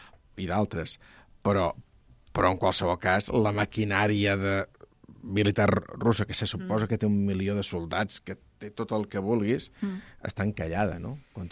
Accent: Sabadell, Catalonia, Spain; Com diem al Vallès, perquè jo soc del Vallès, la família és de Tàrrega, però jo soc de Sabadell

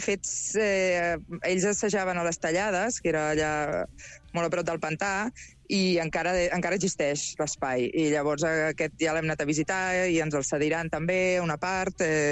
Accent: Mataró, Catalonia, Spain; Només a un, a Mataró, però jo soc de Mataró

